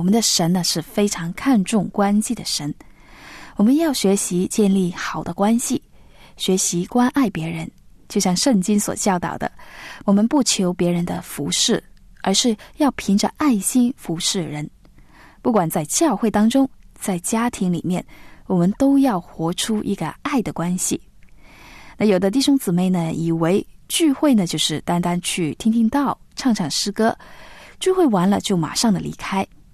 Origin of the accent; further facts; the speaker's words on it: China; 我们中国人的传统的观念呢